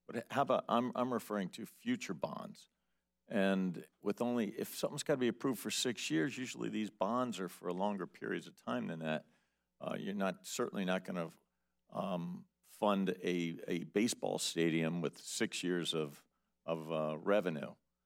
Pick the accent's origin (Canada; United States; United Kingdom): United States; Florida; I'm from Palm Beach County.